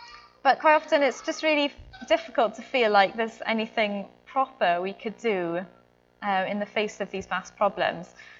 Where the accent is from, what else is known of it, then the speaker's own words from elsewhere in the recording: Cardiff, Wales, United Kingdom; I'm from Cardiff anyway, it might not sound like it